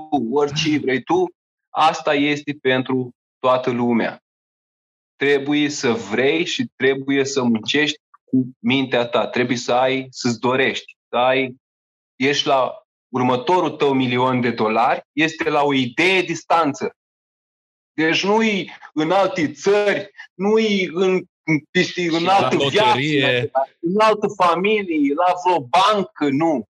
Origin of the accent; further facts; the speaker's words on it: Romania; Adică facem exact românește, da? Noi suntem români până la capăt.